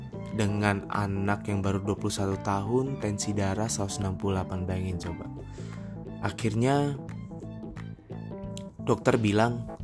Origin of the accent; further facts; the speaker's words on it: Pontianak, West Kalimantan, Indonesia; now in Jakarta, Indonesia; Gua sekarang stay di Jakarta. Dan asalnya gue dari kota Pontianak.